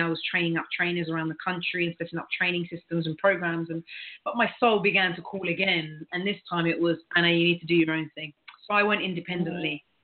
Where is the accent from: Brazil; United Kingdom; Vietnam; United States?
United Kingdom; London; So I was born in the UK. I was born in London to immigrant families. I grew up in a very loving environment